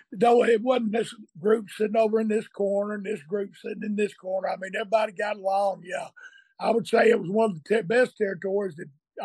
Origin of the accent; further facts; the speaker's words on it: the South, United States; I come from the South, from that Bible Belt.